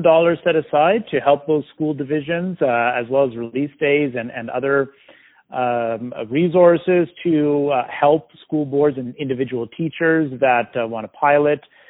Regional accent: Calgary, Alberta, Canada; I'm born and raised in Calgary, but my parents are originally from Greece

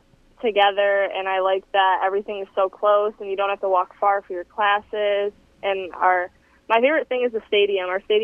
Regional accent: Shelby Township, Michigan, United States; I am from Shelby Township, Michigan. It's like about 30 minutes outside of Detroit. And then I went to Dakota High School.

